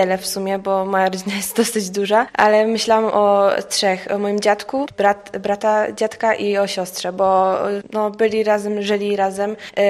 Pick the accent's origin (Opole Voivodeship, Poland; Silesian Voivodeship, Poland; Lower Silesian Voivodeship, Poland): Opole Voivodeship, Poland; pochodzę z Kujaw w okolicy Krapkowic.